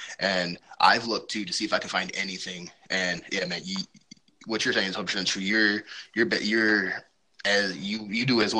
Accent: Michigan, United States; I'm from Michigan, so I don't like Ohio State.

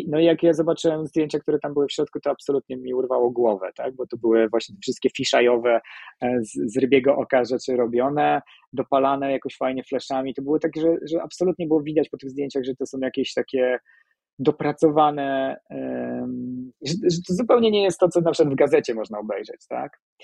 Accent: Łódź, Łódź Voivodeship, Poland; ja jestem z Łodzi i to wszystko, te początki się działy gdzieś tam w Łodzi

